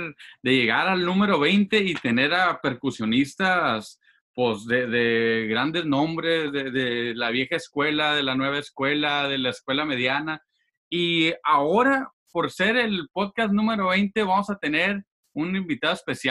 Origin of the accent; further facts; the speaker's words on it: Los Angeles, California, United States; Aquí en Los Ángeles, nosotros somos de Los Ángeles.